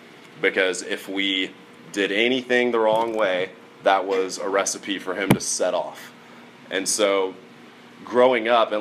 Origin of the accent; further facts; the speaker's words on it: Roswell, Georgia, United States; also born or lived in Alpharetta; I was conceived approximately 9 months before I was born here in Atlanta, Georgia. I grew up in a town called Roswell, and then subsequently moved to Alpharetta.